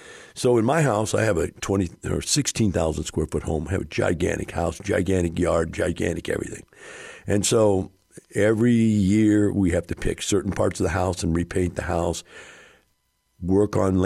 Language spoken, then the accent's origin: English; Missouri, United States; I'm from Missouri. Missouri is the show me state.